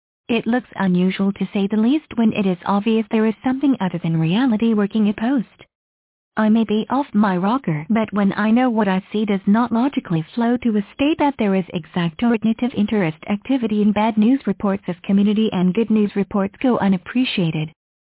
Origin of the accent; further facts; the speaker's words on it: San Bernardino, California, United States; what is my hometown of San Bernardino. I am living back in the family home since I was 5 years old.